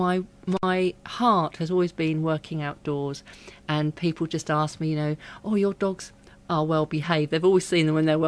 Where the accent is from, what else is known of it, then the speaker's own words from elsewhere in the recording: East of England, United Kingdom; I was born in Suffolk and to a loving family. I have a younger brother called Mark, and my mother is Italian. She was born in Borgo Mazzano in Italy.